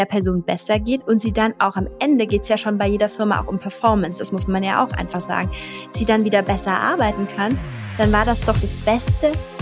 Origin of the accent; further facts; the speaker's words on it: Trentino-Alto Adige, Italy; moved away as an adult; Südtirol ist wunderschön und ich liebe meine Heimat total.